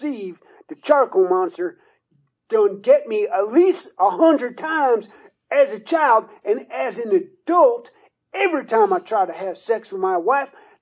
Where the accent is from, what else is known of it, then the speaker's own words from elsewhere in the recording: DuPont, West Virginia, United States; I'm from DuPont, West Virginia.